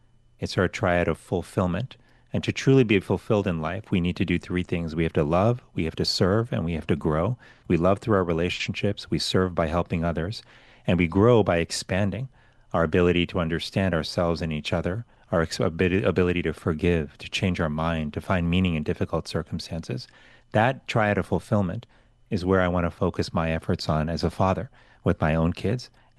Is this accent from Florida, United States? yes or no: yes; Miami, Florida, United States; Well, I loved growing up in Miami. I did all my schooling in public schools in Miami.